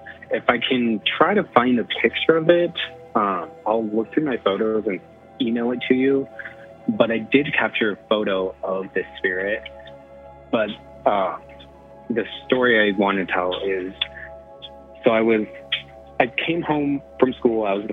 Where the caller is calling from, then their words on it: Wyoming, United States; from Wyoming.